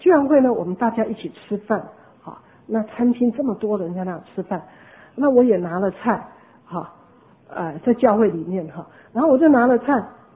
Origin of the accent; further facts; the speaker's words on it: Taipei, Taiwan; also born or lived in Hsinchu; 那我在台北长大的，在家中除了跟父母讲台语以外，连跟兄弟姐妹很多都是讲国语的，好。那26岁就去新竹了，更是什么都是讲国语的，偶尔才回家跟爸妈才会讲几句台语